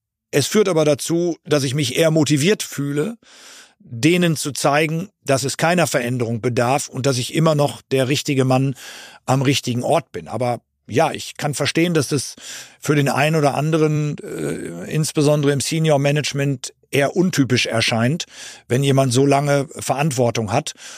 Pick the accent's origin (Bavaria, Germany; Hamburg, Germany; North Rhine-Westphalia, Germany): North Rhine-Westphalia, Germany; Ich bin Westfale